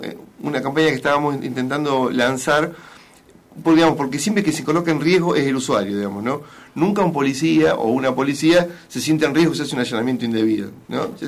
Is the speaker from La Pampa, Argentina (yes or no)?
yes; La Pampa, Argentina; yo soy de La Pampa